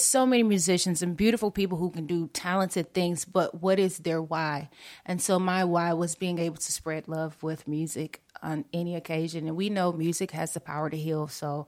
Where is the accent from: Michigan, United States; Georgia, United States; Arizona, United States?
Georgia, United States; Atlanta; So first, I'm from Atlanta, Georgia. We take the T out the Atlanta. So Atlanta, Georgia.